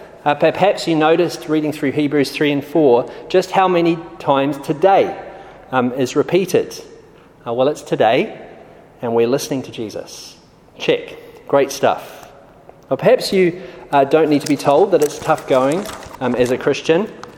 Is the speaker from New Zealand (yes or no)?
yes; New Zealand; now in London, United Kingdom; Married to Christabel, got two kids, and I'm from New Zealand, hence the strange accent.